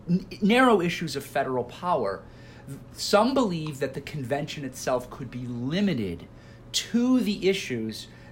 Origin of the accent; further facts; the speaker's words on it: Illinois, United States; my home state of Illinois called a convention in 1970 to write a new constitution for the state of Illinois.